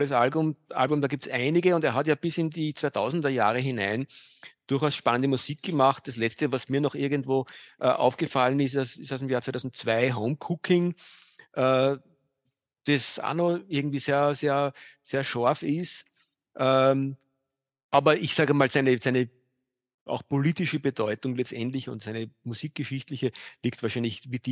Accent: Austria; Aber da gibt es ein Projekt, das für uns als Österreicher

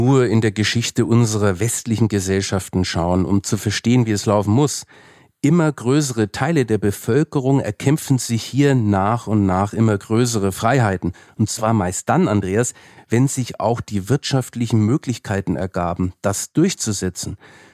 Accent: Bavaria, Germany; ich bin ja Franke und da weiß man, was zum Beispiel ein guter Weißwein ist.

